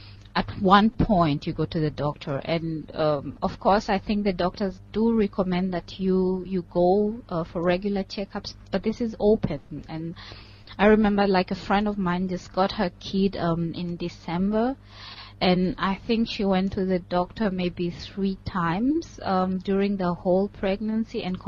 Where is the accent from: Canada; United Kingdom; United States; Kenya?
Kenya; moved away as an adult; now in Germany; I come from Kenya, but I've been living in Germany for the last 6 years. I'm 31 years old, married, and have 9-month-old son.